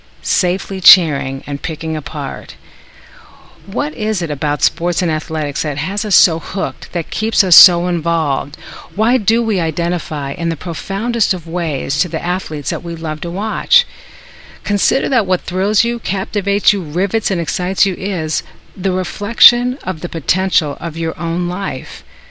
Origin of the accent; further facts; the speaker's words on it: Madison, Wisconsin, United States; I grew up in Madison, Wisconsin, where winter and winter sports is a way of life